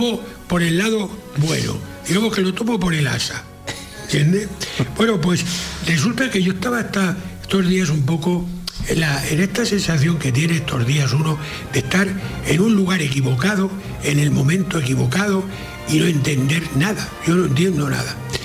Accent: Castile, Spain; Pero yo entiendo esa novela, la entiendo perfectamente, porque siendo castellano, esa violencia, yo la entiendo, tremenda.

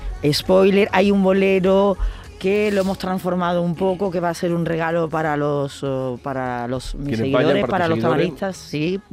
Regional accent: Espartinas, Andalusia, Spain; also born or lived in Barcelona; Llegué en noviembre de este año y estoy viviendo en Espartinas, que estoy fenomenal. Vamos, estoy en mi tierra

